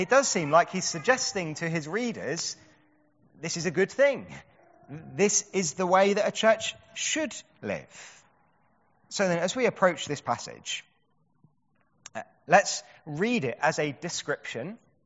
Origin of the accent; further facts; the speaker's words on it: Bromley, London, United Kingdom; I come from Bromley, which is incredibly white middle class.